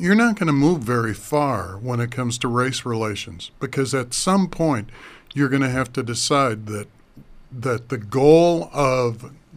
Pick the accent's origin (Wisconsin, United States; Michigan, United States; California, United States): Wisconsin, United States; Racine; But growing up in Racine, I went to school with people from a variety of ethnicities.